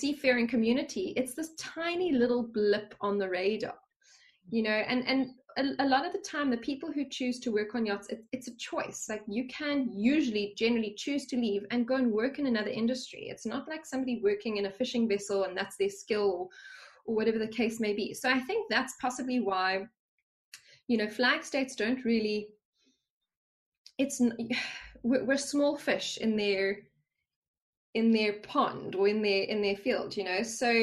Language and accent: English; South Africa; I'm South African